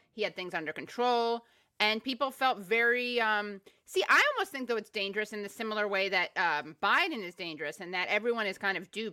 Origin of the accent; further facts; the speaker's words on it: New York, United States; Now, I'm a New Yorker, and Maria, everyone say hi to Maria and Brad behind the scenes right now.